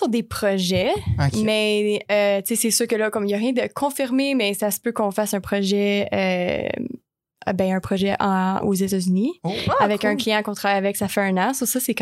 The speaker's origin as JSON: {"language": "French", "country": "Canada", "tie": "born there", "said": "comme je sais même pas comme pourquoi je suis née au Canada."}